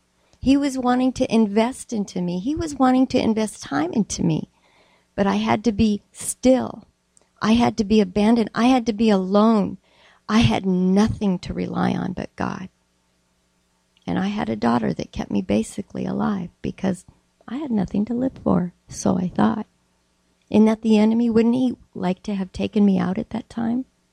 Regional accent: Ketchikan, Alaska, United States; You're bringing me back to my hometown? I remember saying I would never live in Ketchikan when I was 16. I'm over 60 now. I'm here still.

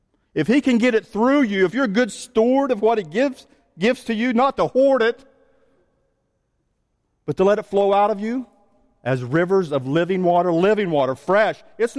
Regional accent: West Virginia, United States; I grew up here in West Virginia, and you have streams

